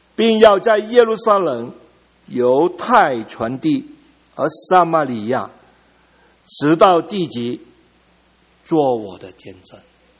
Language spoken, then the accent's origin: Chinese; China